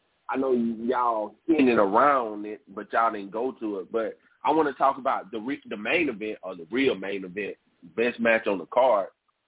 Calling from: Georgia, United States; from Georgia.

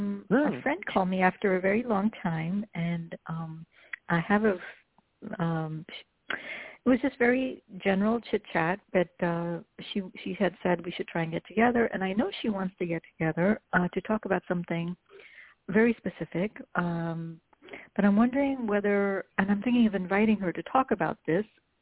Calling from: New York, United States; Yeah, I'm calling from New York.

